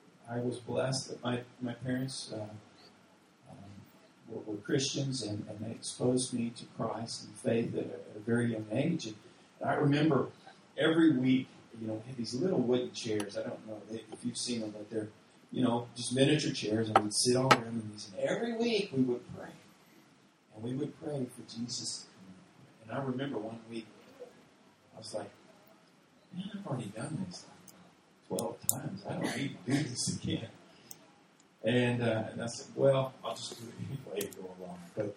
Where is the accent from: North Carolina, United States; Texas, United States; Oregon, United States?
Texas, United States; I'm from Texas, and so in Texas, you go into a steakhouse and you're going to order a steak.